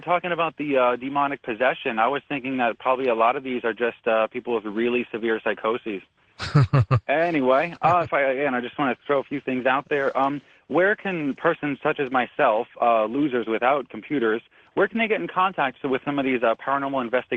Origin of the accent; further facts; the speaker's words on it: United States; They're old British guys, and I'm from America.